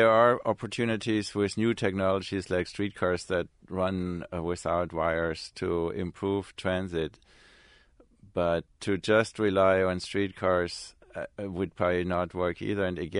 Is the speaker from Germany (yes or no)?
yes; Stuttgart, Baden-Württemberg, Germany; my hometown of Stuttgart, we kept these streetcars